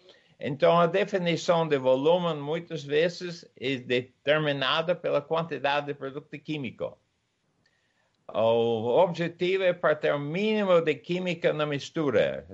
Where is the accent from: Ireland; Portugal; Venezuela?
Ireland; Portuguese is a second language; moved away as an adult; also born or lived in England / Brazil / United States / Switzerland; eu sou irlandês. Fui criado numa fazenda na Irlanda e depois fui para a Inglaterra para estudar agronomia e engenharia mecânica.